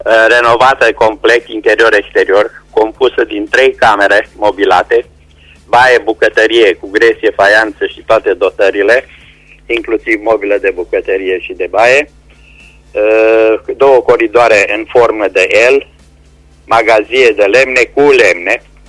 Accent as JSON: {"language": "Romanian", "town": "Timișoara", "region": "Timiș County", "country": "Romania", "said": "din Timișoara."}